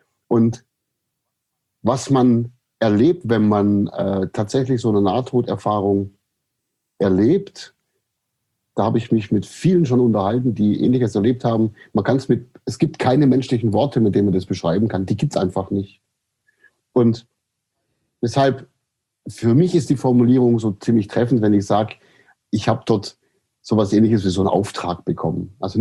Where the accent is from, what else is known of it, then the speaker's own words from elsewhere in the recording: Aidlingen, Baden-Württemberg, Germany; Also, aufgewachsen bin ich im Landkreis Böbling da gibt es so eine Gegend, die heißt Heckengäu und das ist die Perle des Heckengäus, wie die Ortschaft sich selber nennt und das ist der Ort Eidlingen. Da bin ich groß geworden